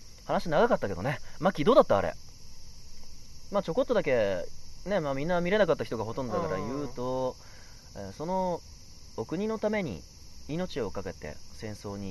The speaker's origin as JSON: {"language": "Japanese", "region": "Hiroshima", "country": "Japan", "said": "俺は広島出身で反戦教育っていうのは徹底的にされてるから"}